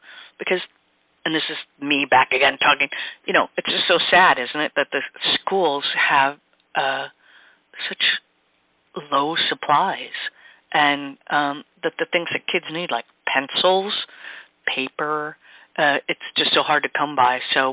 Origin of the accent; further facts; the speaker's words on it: Wisconsin, United States; I was born and raised in Wisconsin.